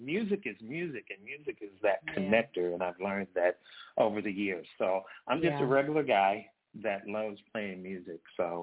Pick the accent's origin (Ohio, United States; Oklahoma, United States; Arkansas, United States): Arkansas, United States; Dumas; now in Kansas City, United States; I'm actually from a small town in South Arkansas. We consider it the Delta, real close to the borders of Mississippi and Louisiana. Dumas, Arkansas was the town that I grew up in, and went to college in Arkansas